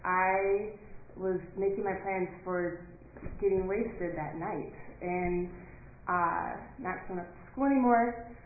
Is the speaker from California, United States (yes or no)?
yes; Anaheim, California, United States; born there; So I'm 26 years old, and I was born in Anaheim, California.